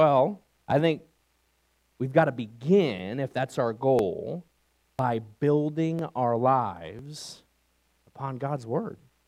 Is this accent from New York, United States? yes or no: yes; New York, United States; I like country too. It's grown on me since my days growing up in New York.